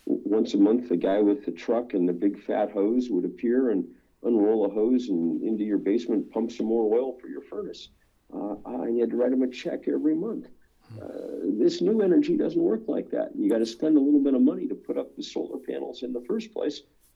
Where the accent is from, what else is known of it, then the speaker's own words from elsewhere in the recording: Lexington, Massachusetts, United States; I grew up in Lexington, Massachusetts, you know, where Paul Revere came once he saw the two lanterns up there in the steeple.